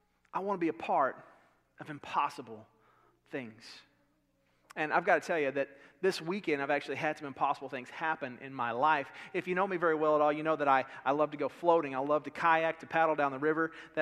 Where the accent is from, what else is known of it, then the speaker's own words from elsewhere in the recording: the South, United States; I'm from the Bible Belt.